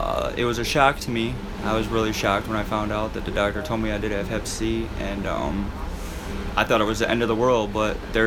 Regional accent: Detroit, Michigan, United States; I'm 37 years old. I'm from Detroit, Michigan.

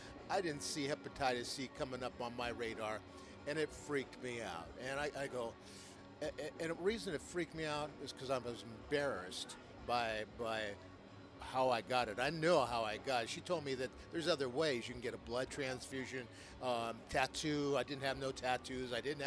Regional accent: San Francisco, California, United States; born or raised there

